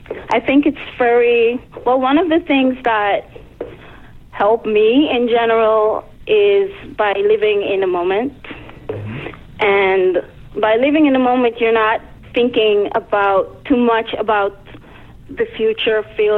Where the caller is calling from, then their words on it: Amsterdam, North Holland, Netherlands; I'm calling from Amsterdam.